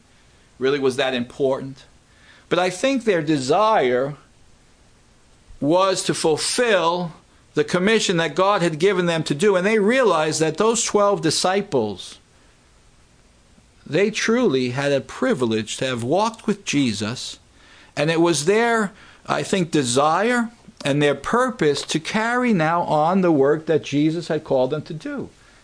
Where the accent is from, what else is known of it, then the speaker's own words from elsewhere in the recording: New York City, New York, United States; accent: New York; You know, I live in New York City. And I know you could tell that by my accent, right?